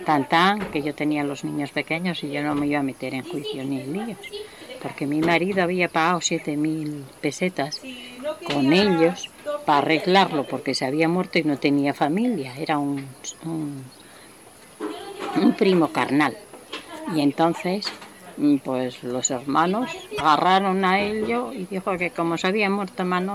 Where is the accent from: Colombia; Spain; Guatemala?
Spain; Campo Hermoso, Castile and León; born there; Yo nací en Campo Hermoso.